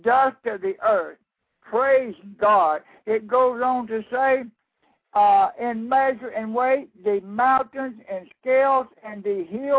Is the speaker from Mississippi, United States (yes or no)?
yes; Wade, Mississippi, United States; from South Mississippi, a little town called Wade.